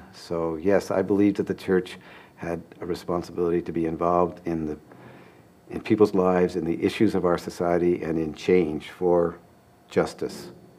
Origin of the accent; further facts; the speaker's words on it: Pennsylvania, United States; I grew up in Pennsylvania, and where there were a lot of farm workers, but I was just, because I was a city boy, I was just not aware of it.